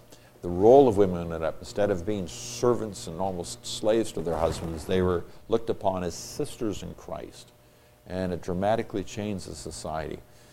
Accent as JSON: {"language": "English", "country": "Nigeria", "tie": "born or raised there", "said": "I grew up in Nigeria, West Africa, and we were in Muslim territory in the north and in the south for 7 years. We were amongst pagans."}